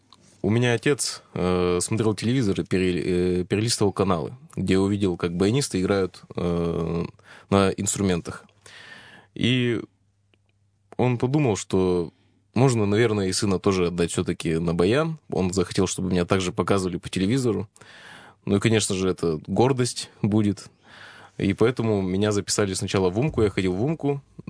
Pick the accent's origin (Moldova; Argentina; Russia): Russia; Asbest, Sverdlovsk Oblast; Я сам из Асбеста.